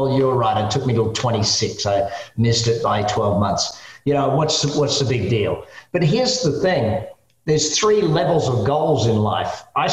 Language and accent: English; Adelaide, South Australia, Australia; also born or lived in Darwin, Australia; my parents, we moved from Darwin in Australia to Adelaide in Australia.